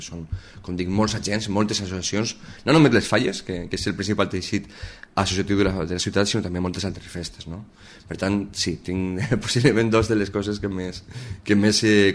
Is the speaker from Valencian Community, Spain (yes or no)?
yes; Valencia, Valencian Community, Spain; born there; vaig néixer a València, al barri de Montolivet, l'any 1982